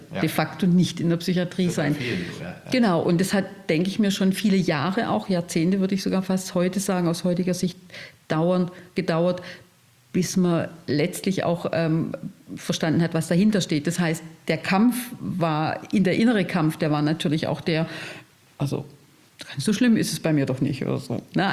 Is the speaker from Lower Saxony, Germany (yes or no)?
no; Stuttgart, Baden-Württemberg, Germany; ich komme aus Stuttgart